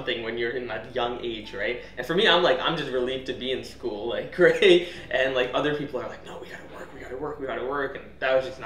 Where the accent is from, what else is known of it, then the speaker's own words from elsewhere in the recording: Singapore; born there; I was born in Singapore and hyper competitive environment, like the best place to grow up in as a child.